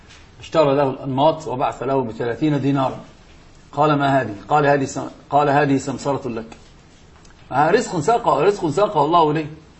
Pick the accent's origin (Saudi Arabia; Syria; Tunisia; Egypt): Egypt; هو عندنا أصلا عندنا في مصر العامة يقولون بهذا